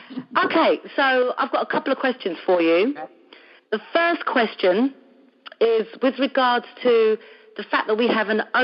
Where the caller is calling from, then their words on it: London, United Kingdom; I'm calling from London.